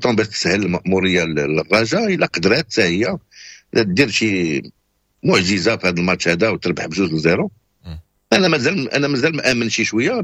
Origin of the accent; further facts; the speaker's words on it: Morocco; حنا مغاربه بلا مورفولوجي اللي عندنا بالعقليه اللي عندنا الامكانيات اللي عندنا